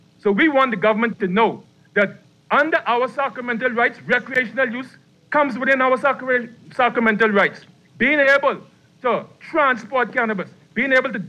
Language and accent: English; Grand Bahama, Bahamas; Me personally, I was a star athlete growing up in Grand Bahama.